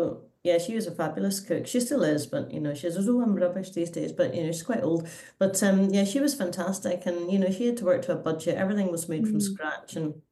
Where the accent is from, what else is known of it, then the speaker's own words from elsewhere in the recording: Helensburgh, Scotland, United Kingdom; also born or lived in Glasgow / Kirkintilloch; I was born in Glasgow, and then my parents met in Lindsay, and so we first lived in Kirkintilloch for like my early years, And then we moved to Helensburgh.